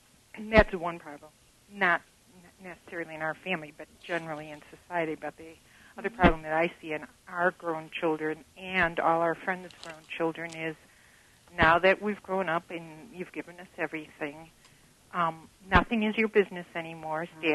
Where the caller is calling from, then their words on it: Oak Forest, Illinois, United States; Oak Forest.